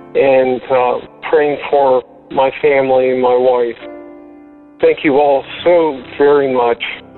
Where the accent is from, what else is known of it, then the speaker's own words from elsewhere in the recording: Maryland, United States; I'm from Maryland